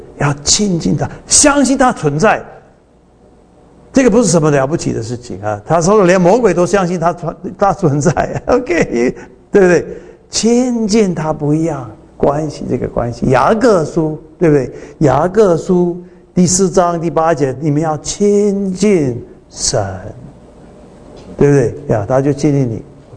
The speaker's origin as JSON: {"language": "Chinese", "country": "United States", "second_language": "Chinese", "said": "这个有这个中文的单字太多啊，所以我们美国人学中文那么麻烦啊"}